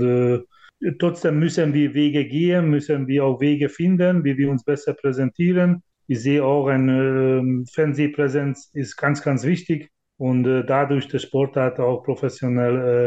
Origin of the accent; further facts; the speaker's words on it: Hungary; German is a second language; Ich komme aus Ungarn, da kenne ich sehr gut